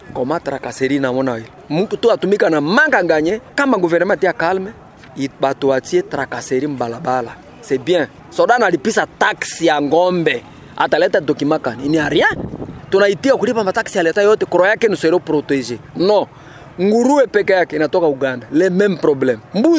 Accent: Tanzania; Mimi natoka mimi Tanzania.

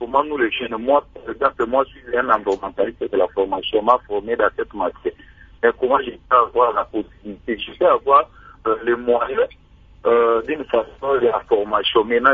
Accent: Mbandaka, Équateur, DR Congo; Maintenant, chez nous, dans notre pays, par exemple, si vous êtes ici chez moi, en Mbandaka, nous avons un site touristique partagé également.

